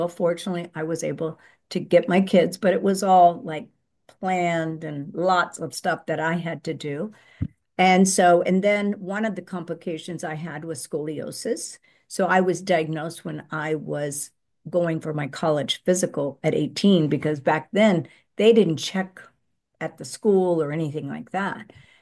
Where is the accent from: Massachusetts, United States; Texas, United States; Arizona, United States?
Texas, United States; but fortunately, growing up in Texas, my mother was very natural.